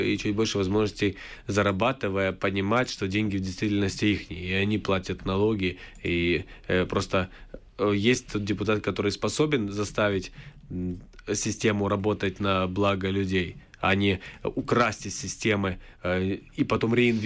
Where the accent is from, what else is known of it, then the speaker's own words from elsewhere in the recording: Chernivtsi, Chernivtsi Oblast, Ukraine; Также во Львове, чуть меньше мере, но все-таки в Черновцах, в моем родном городе.